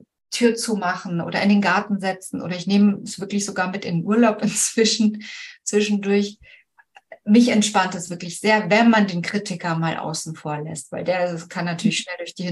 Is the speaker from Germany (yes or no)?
yes; Cologne, North Rhine-Westphalia, Germany; moved away as an adult; now in Vienna, Austria; Ich bin aus Köln ursprünglich und mein Mann ist Wiener und wir sind damals nach Wien gezogen mit der Familie.